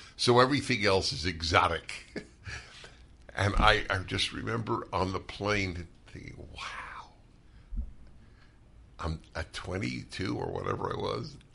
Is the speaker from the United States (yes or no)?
yes; Brooklyn, New York, United States; I was this kid from Brooklyn, which is how I still think of myself.